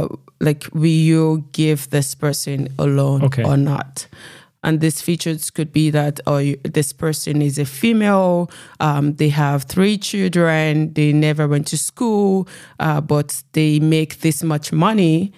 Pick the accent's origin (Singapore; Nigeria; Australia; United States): Nigeria; I am Nigerian